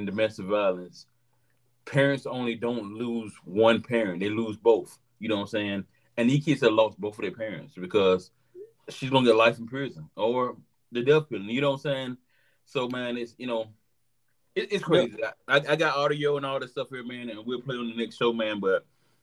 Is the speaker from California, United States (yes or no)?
no; Valdosta, Georgia, United States; And it was 2 hours from my hometown. You know what I'm saying? Valdosta, Georgia, Lowndes County. It's Valdosta ain't too far from Tallahassee.